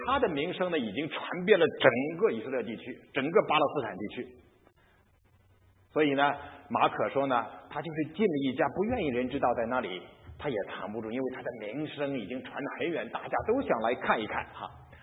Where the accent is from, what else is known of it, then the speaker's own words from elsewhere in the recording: Qingdao, Shandong, China; 你再看看我来自的地方那个青岛哈，这些城市都是非常发达的